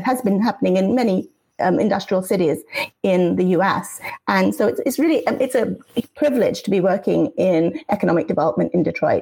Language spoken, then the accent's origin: English; England, United Kingdom; now in United States; I did grow up in England. I lived there I've been in America for 30 years, and my accent comes and goes depending on who I'm talking to or what technology I'm using. But I grew up in England. My whole education was there.